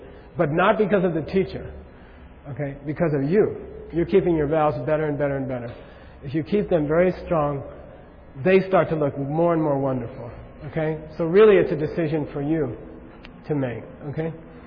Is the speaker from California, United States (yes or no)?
no; Arizona, United States; There was a program where I grew up in Arizona where you could ride with the police so you could sympathize with them.